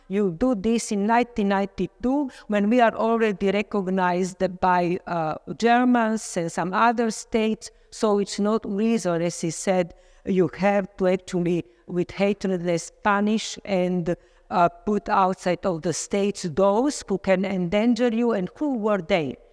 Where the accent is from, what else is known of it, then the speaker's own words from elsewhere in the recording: Slovenia; because I'm coming from Slovenia. I live there and work there